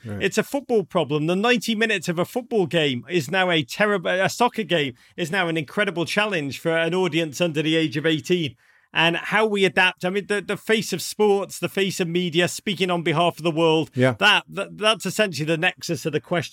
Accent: Liverpool, North West England, United Kingdom; I remember growing up in Liverpool

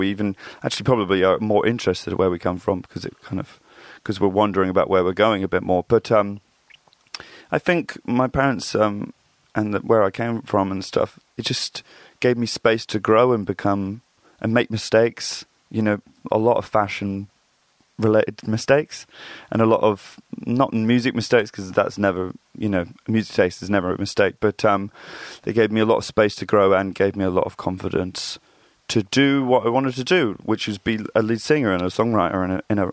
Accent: Reading, South East England, United Kingdom; I grew up in Reading, Berkshire, which I've kind of always thought is kind of a little bit of, it's kind of everywhere and nowhere at the same time. It looks like any other town, suburban town

